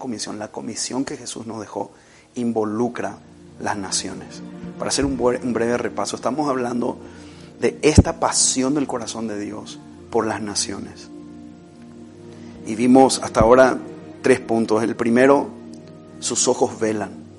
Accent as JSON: {"language": "Spanish", "country": "Paraguay", "tie": "born there", "said": "yo nací en Paraguay, pero este corazón es mexicano, no es una broma."}